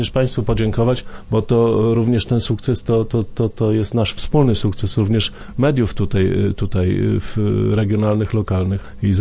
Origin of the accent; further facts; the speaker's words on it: Wrocław, Lower Silesian Voivodeship, Poland; born there; We Wrocławiu się urodziłem, tutaj mieszkam i tutaj już umrę